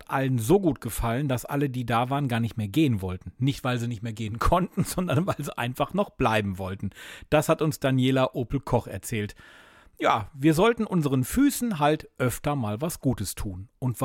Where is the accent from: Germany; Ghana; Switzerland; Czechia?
Germany; Recklinghausen, North Rhine-Westphalia; Also ich hätte da mal richtig Bock drauf, sowas auch hier in meiner Heimatstadt Recklinghausen zu probieren.